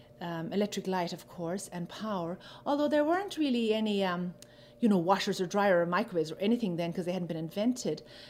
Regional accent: Valentia, Munster, Ireland; I was born in Valentia in our own house at home at the cable station, number 15 cable station upstairs.

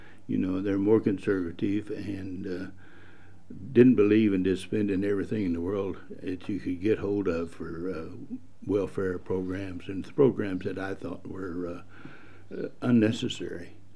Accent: the South, United States; now in Montana, United States; I grew up in the South, so I grew up under Democrats.

